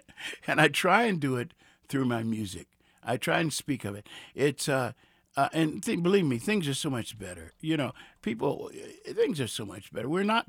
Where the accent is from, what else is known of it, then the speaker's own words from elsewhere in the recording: Cincinnati, Ohio, United States; I'm from Cincinnati, and Cincinnati is the first town you come to when you come from the South.